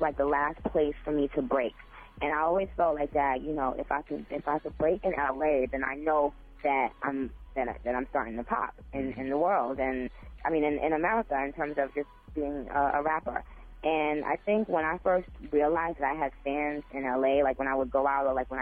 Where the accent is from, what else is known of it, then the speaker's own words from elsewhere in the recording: Trinidad & Tobago; I know that's weird, but I'm from Trinidad, and they remind me of, like, people from my country.